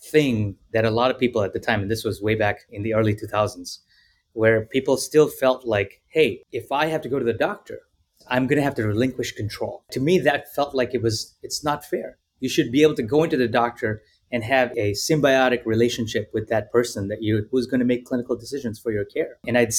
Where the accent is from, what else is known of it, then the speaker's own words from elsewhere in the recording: Kenya; also born or lived in India; now in United States; I was born in India, raised in Kenya, Africa, for about 16 years, and then came out here in the United States in 1999